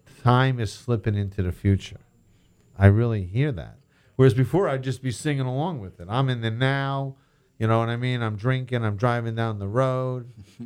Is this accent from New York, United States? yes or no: yes; Long Island, New York, United States; also born or lived in Ithaca; I was born in Ithaca, but I grew up in Long